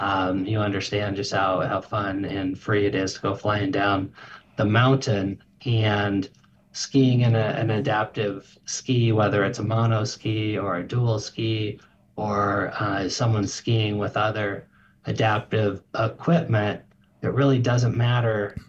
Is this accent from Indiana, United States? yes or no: no; Anchorage, Alaska, United States; Sure. So I grew up here in the Anchorage area in Alaska.